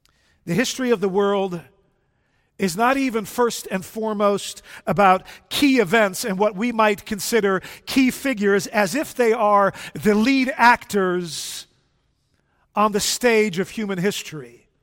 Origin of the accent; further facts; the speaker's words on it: The Hague, South Holland, Netherlands; In my hometown of The Hague, there are churches that have been abandoned by their members.